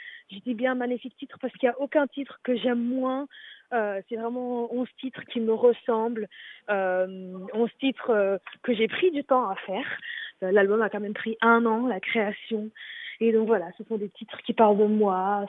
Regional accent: Flanders, Belgium; Et j'ai grandi en Belgique, j'ai grandi en Flandre, donc c'est sûr qu'une grande partie de mon enfance, de tout ce que j'ai vécu, est rattachée à la Belgique.

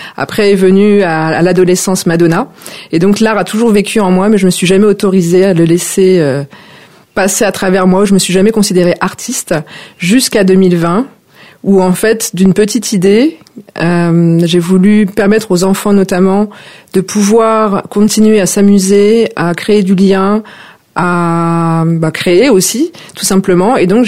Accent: Normandy, France; now in Villejuif, France; j'habite en région parisienne, dans le sud de Paris, à Villejuif. Je suis originaire de Normandie, donc j'ai 47 ans

